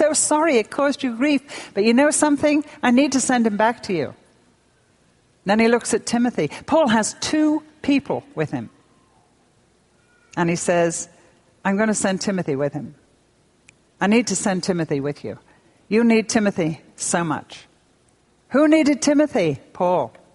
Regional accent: United Kingdom; Plus, I'm British. You do not intrude on people's privacy.

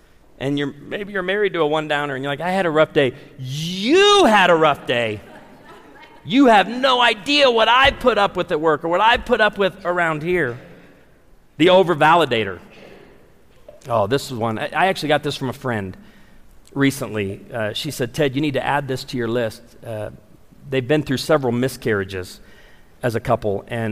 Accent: Branson, Missouri, United States; I'm from Branson, we minister to a lot of senior adults

